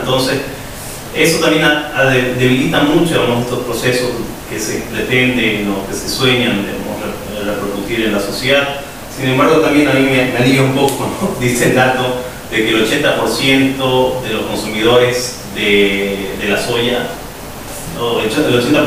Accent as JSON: {"language": "Spanish", "country": "Bolivia", "said": "qué es lo que queremos nosotros como bolivianos"}